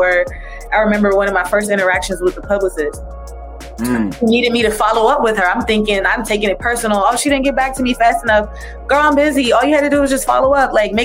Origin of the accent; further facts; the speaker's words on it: Washington, District of Columbia, United States; Yeah, so I grew up in Washington, D.C., Northwest to be exact. Uptown girls do the best.